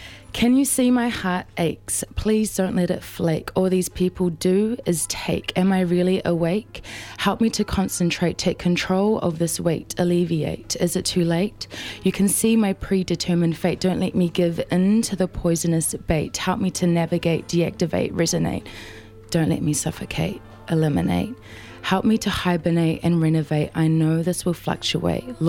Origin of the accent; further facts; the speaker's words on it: Malie, Tuamasaga, Samoa; I'm from Malie. That's where my grandpa is a Matai.